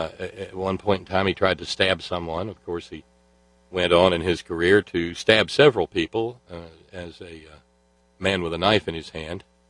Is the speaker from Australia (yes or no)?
yes; Australia; accent: Australian; I figure Australian people probably cringe hearing my Australian accent